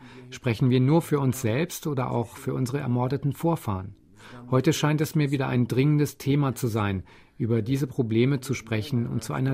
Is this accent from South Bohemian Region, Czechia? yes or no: no; Hradec nad Nisou, Liberec Region, Czechia; ich bin zwar in Liberec geboren, wir haben ansonsten aber in Görsdorf gelebt, das heute zu Hradec nad Nisou gehört.